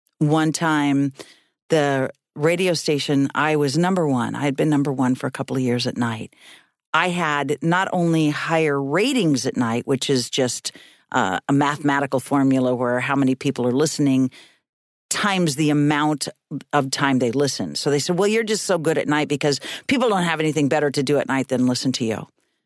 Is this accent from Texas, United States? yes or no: no; Reedsport, Oregon, United States; moved away; also born or lived in Coos Bay / Eugene / Seattle / Boston; I went from Reedsport, my hometown, to North Bend, Coos Bay. So I left 3,000 people for the booming metropolis.